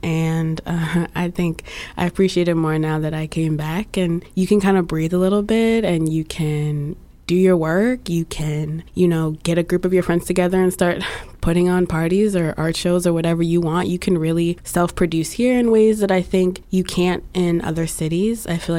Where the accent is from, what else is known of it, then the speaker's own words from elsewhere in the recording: Baltimore, Maryland, United States; I would say I'm from Over West, as we tend to say. I have spent a lot of my time since moving back in the neighborhood I was born in the Reservoir Hill neighborhood.